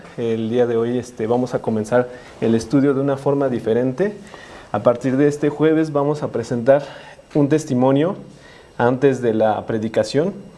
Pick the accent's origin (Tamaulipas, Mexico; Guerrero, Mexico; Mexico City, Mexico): Mexico City, Mexico; born there; Yo nací en la Ciudad de México el 22 de septiembre de 1990.